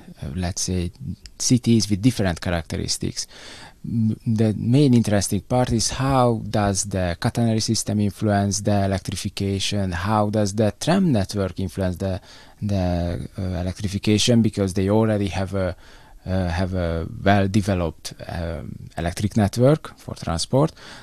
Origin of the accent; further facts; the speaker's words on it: Budapest, Hungary; We came from Budapest, Hungary.